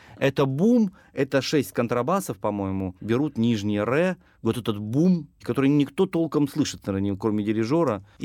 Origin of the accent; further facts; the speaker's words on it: Sevastopol, Ukraine; Я родился в Севастополе.